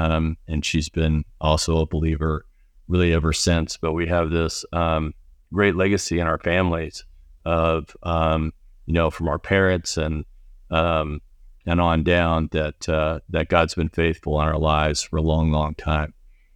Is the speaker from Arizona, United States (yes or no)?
no; Greeley, Colorado, United States; Linda and I grew up in Greeley, Colorado, really kind of different upbringings.